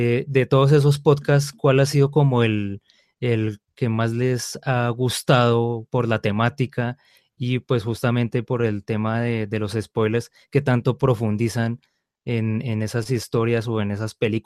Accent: Colombia; acá en mi país, en Colombia.

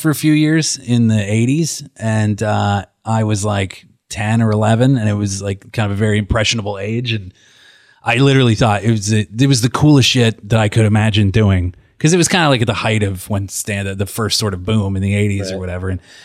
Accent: Pittsburgh, Pennsylvania, United States; Yeah, I grew up in Pittsburgh.

